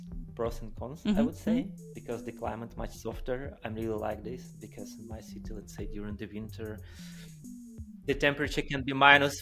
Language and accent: English; Yekaterinburg, Sverdlovsk Oblast, Russia; English is a second language; Yes, I'm not from Czech Republic, I'm from Russia. I'm from the industrial city, we call it third capital